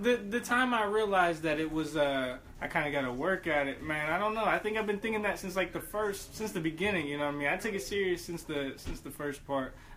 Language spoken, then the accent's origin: English; Kansas, United States; Nah, man, I'm from Kansas, so there's really not too many mics out there